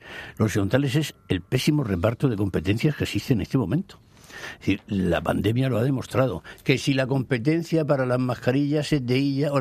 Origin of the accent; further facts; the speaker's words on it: Cartagena, Region of Murcia, Spain; soy del cantón de Cartagena, o sea que más independencia imposible.